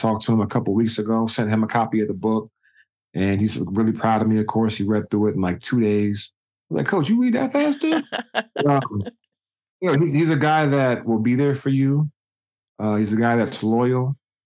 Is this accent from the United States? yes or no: yes; Juneau, Alaska, United States; I think about a 12-year-old kid growing up in Juneau, Alaska, that's telling his parents, his siblings, his big sis, his younger brothers, younger sisters, anybody that'll listen to him that, you know, when I get older, I'm going to go to the NBA, coming from Alaska.